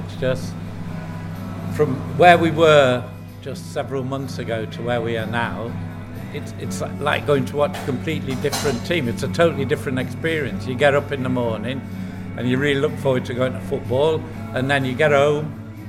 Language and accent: English; Manchester, North West England, United Kingdom; feel Italian, and I don't feel English. And what I say to people, and I've said it all my life, is I'm Mancunian and I'm United.